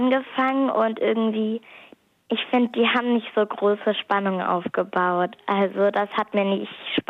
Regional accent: Hamburg, Germany; Ich bin 10 Jahre alt und ich komme aus Hamburg.

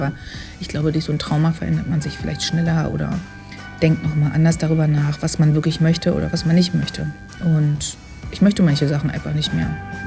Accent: Berlin, Germany; Ich bin Berlinerin, 43 Jahre alt

